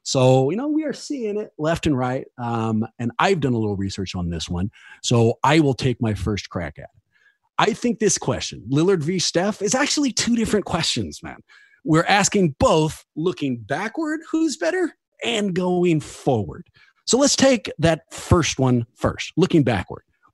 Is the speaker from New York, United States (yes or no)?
no; Oakland, California, United States; I love Dame. I'm from Oakland.